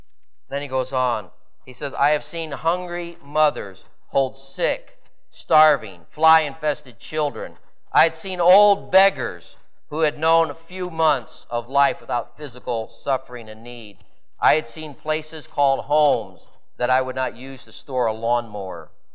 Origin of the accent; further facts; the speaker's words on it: Toledo, Ohio, United States; born there; It wasn't because of my wisdom that I was born in Toledo, Ohio.